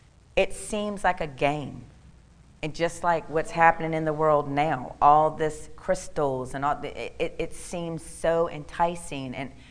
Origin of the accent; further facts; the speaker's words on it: Virginia, United States; But anyway, I grew up in King William County. I had a wonderful home life.